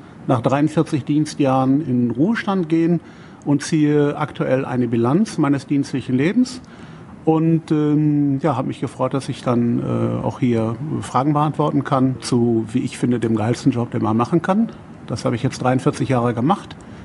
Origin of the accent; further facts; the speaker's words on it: Gelsenkirchen, North Rhine-Westphalia, Germany; born there; Schönen Gruß aus Schalke. Ich bin nämlich in Gelsenkirchen geboren.